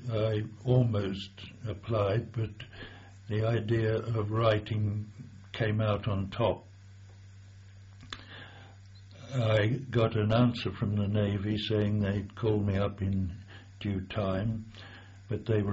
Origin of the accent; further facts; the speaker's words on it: Kerang, Victoria, Australia; also born or lived in Melbourne / Chiltern; I was born just outside Melbourne on the 27th of November 1921. I went with my parents, obviously, to a place called Chilton in the northern part of Victoria when I was about 6 months old